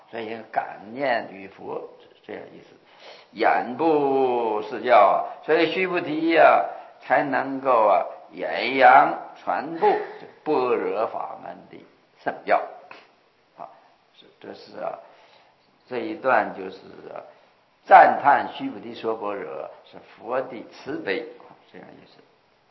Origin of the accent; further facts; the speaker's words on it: China; 我们中国人欢喜简略，这个就留两个音啊